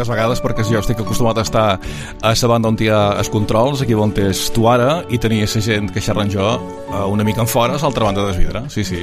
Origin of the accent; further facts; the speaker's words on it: Ferreries, Balearic Islands, Spain; also born or lived in Mahón; jo som de Ferreries, eh? I més, he nascut a Mont.